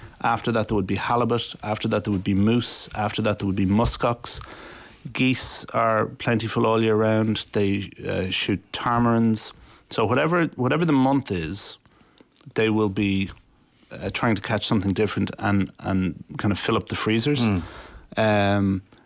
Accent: Malahide, Leinster, Ireland; now in Utah, United States; Malahide.

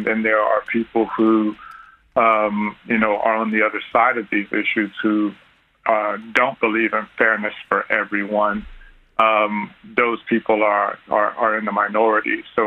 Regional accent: Texas, United States; the University of Texas, which is in my home state of Texas.

